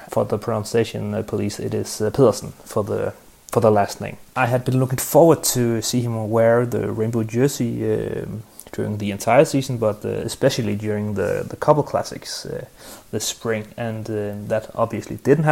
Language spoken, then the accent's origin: English; Denmark; now in Sweden; I live in Sweden, but I'm born and raised in Denmark